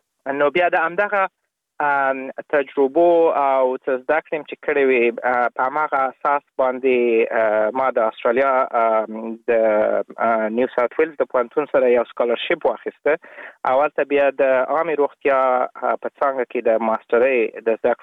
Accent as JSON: {"language": "Pashto", "region": "Logar", "country": "Afghanistan", "tie": "born there", "said": "لکه څنګه چې تاسو ومنوم واخسته. زه په افغانستان کې د لوګر ولایت د برکی برک په ولسوالۍ کې په یو کلیواله منطقه کې زیږیدلم. تقریبا د ژوند اولنی نه کلونه مې په کلی کې تیر کړی دي،"}